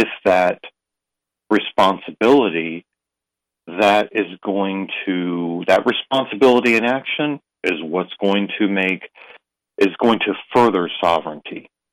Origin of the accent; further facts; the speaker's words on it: North Carolina, United States; I am Tuscarora from the Tuscarora Nation of North Carolina, and I'm Bear Clan.